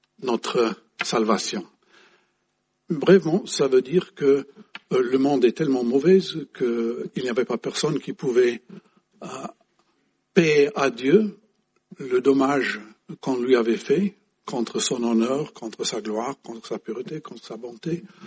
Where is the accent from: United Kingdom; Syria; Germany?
United Kingdom; England; French is a second language; dans ma jeunesse en Angleterre